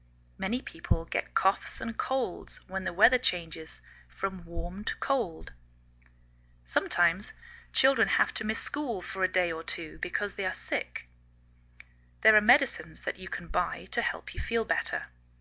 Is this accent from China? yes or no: no; England, United Kingdom; now in United States